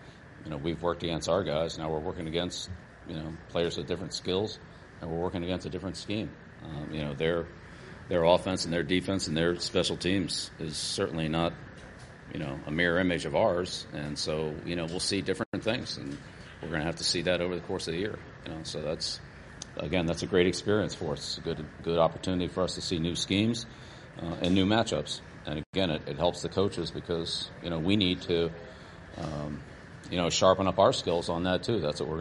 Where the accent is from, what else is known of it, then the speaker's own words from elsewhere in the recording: Annapolis, Maryland, United States; So, of course, growing up in Annapolis, you know, I was kind of a Colts fan